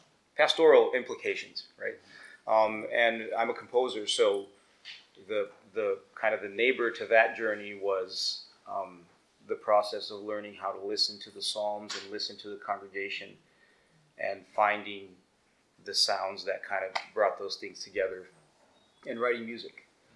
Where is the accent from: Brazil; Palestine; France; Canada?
Brazil; now in Dallas, United States; I'm from Brazil